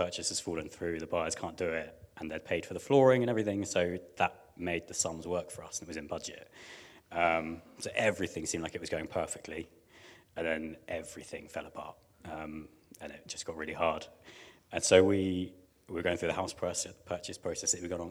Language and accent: English; United Kingdom; we're British and awkward and polite